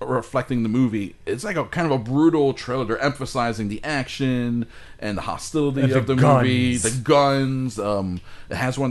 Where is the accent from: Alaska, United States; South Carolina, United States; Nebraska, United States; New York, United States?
New York, United States; I'm from New York, so I was like, but I'm a Mets fan.